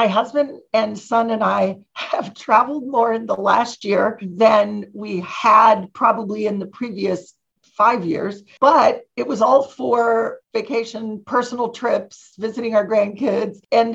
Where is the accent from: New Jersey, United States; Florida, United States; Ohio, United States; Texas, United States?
Ohio, United States; moved away as an adult; I grew up in Ohio, and I tell everybody it is a great place to be from. It was amazing growing up in the Midwest, but I got recruited to California in 1984, and I came here not knowing a single person in my, mid-20s.